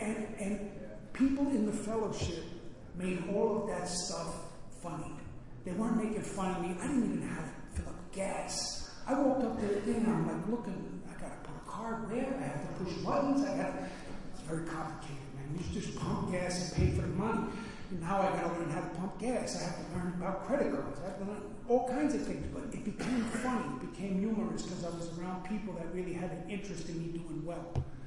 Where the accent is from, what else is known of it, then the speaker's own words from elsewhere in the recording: Auburn, New York, United States; now in Woodstock, United States; I guess I'm from upstate New York. I've been up there a lot longer than I've been in the city. But now I live in Woodstock